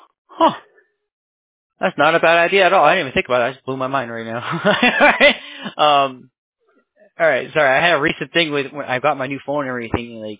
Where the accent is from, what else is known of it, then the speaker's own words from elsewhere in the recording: Arvada, Colorado, United States; now in Pennsylvania, United States; I used to live in, I used to live everywhere in Colorado. My house was in Arvada. I went to school at Green Mountain High. but I moved recently to Pennsylvania